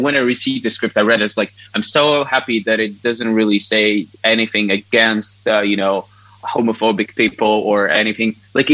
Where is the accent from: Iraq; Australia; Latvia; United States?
Latvia; COVID hit, so I was back from LA to my hometown in Latvia, where I'm originally from, and I was actually dining with my parents